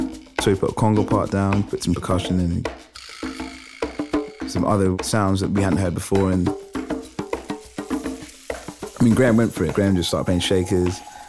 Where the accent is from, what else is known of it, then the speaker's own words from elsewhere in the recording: England, United Kingdom; I'm like, I'm English, but I'm not white, you know. But then when I would be in England, it would be like, well, you're black, you know.